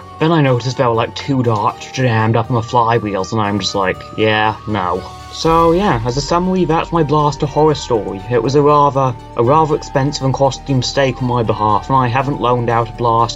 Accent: Canada; I am from Canada

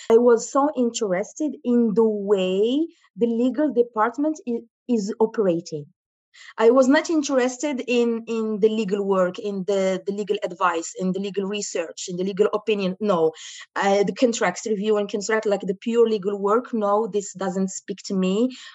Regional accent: Morocco; English is a second language; moved away as an adult; now in Canada; when I was in my home country, Morocco, I was practicing as in-house counsel. And then I moved to Canada with no idea what I can do with my career.

